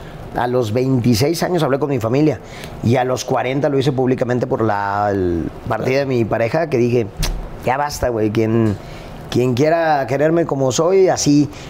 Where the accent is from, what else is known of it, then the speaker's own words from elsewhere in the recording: Guadalajara, Jalisco, Mexico; Yo crecí en un contexto en Guadalajara donde pertenecía a una época donde se dio muchísimo el machismo, donde se dio muchísimo la homofobia